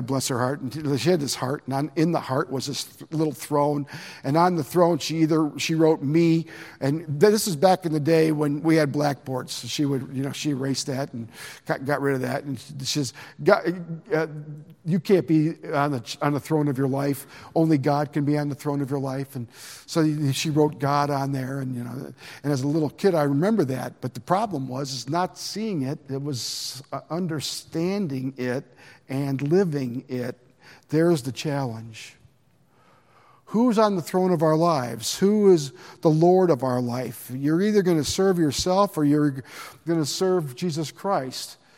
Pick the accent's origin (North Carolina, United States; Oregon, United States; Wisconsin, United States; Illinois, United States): Illinois, United States; Chicago; I grew up in Billy Graham's church, for those of you that don't know my whole story. I was born in Chicago, and my mom sang with Billy Graham's radio program, Songs in the Night.